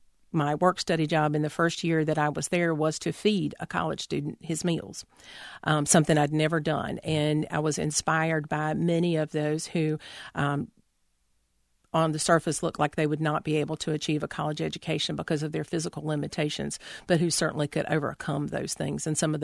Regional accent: Charlotte, North Carolina, United States; also born or lived in Monroe / Matthews / Salisbury; I was born in Charlotte, but we really lived in some of the more small communities around Charlotte. As Dad worked for the McDonald's chain, we lived in Monroe and Matthews and Salisbury and other small places.

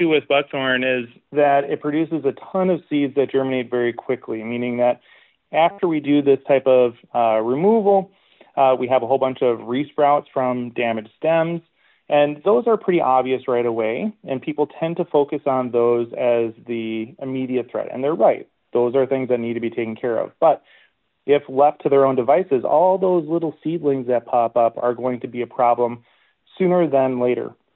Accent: Minnesota, United States; So I'm from Minnesota originally, and so I spent a lot of time outdoors.

